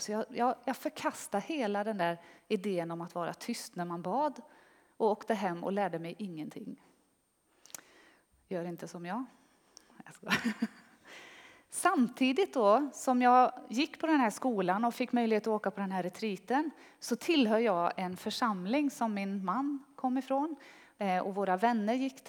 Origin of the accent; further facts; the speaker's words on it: Lidköping, Västra Götaland County, Sweden; accent: West Götaland dialect; Jag är från Lidköping. Jag försöker att dölja det mesta av den västgötskan, men den kommer fram ibland. Jag har småländska föräldrar och därför så är det inte riktigt så brett. Men det är härligt. Ja, och i Lidköping så tillhörde jag missionskyrkan.